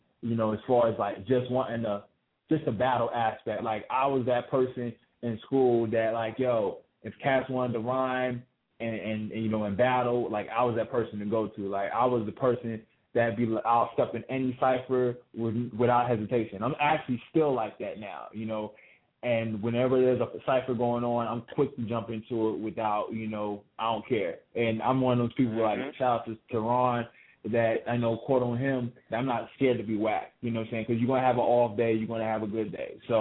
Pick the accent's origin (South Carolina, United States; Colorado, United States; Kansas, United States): Kansas, United States; Fort Riley; now in California, United States; freshman year came through and I moved to California from Fort Riley, Kansas, whatever, I just really got so involved with the culture